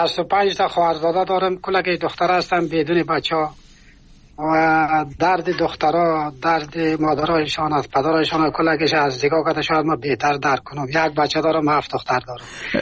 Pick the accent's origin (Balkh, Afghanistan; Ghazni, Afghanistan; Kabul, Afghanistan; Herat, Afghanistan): Balkh, Afghanistan; Mazar-i-Sharif; از مزار شریف هستم.